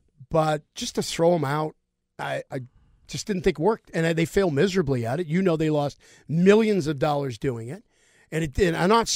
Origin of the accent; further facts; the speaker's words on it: Detroit, Michigan, United States; I grew up in Motown right.